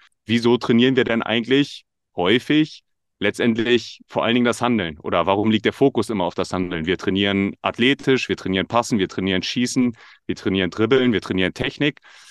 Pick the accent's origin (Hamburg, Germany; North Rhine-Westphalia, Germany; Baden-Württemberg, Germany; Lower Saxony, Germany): Hamburg, Germany; Ich bin 30 Jahre alt. Ich komme aus Hamburg.